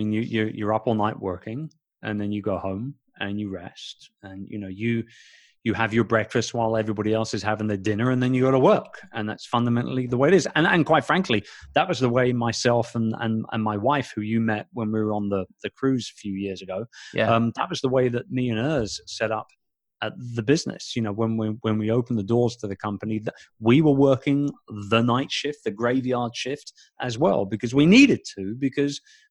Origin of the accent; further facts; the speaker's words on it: London, United Kingdom; my own city, my hometown of London.